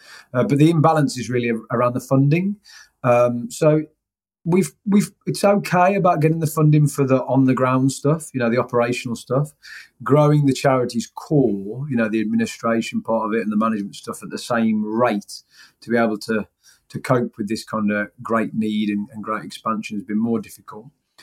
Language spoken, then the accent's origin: English; West Midlands, United Kingdom; I'm not from London originally. I'm from the West Midlands, which I guess has some similarity with London in it being a kind of urban, multicultural sort of area.